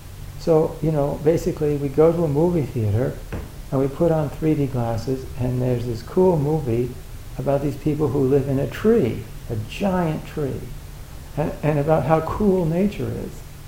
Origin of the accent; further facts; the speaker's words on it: United States; And I didn't know what he was talking about because I grew up in the United States.